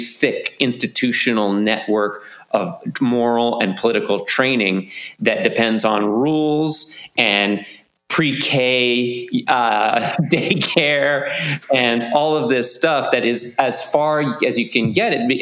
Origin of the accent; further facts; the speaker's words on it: Australia; I'm an Australian right now. I'm a dual citizen.